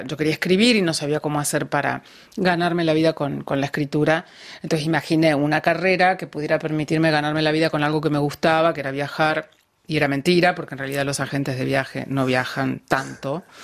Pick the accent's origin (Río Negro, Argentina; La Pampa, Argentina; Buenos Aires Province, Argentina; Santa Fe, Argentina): Buenos Aires Province, Argentina; Junín; le dije soy de Junín